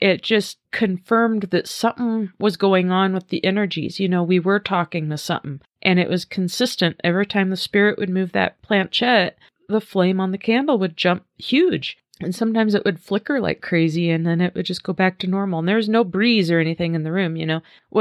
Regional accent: Nebraska, United States; And I'm from Nebraska, so I don't ever remember seeing commercials.

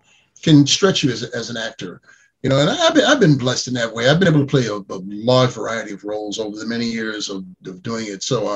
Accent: New York City, New York, United States; while I was going to High School of Art and Design, I grew up in New York City.

